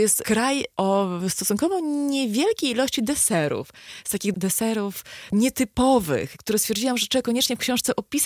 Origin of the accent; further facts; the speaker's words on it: Vilnius, Vilnius County, Lithuania; A z kolei u mnie w Wilnie to jest największy wstyd.